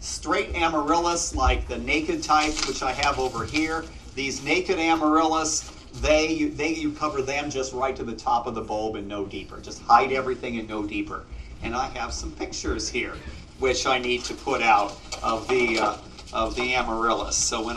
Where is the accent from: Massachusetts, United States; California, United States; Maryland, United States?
California, United States; Carmel Valley; I grew up in Carmel Valley